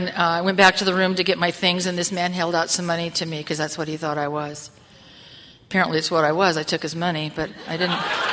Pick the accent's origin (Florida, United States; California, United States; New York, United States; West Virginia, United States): California, United States; Newport Beach; now in Los Angeles, United States; and then I grew up in Newport Beach in Southern California.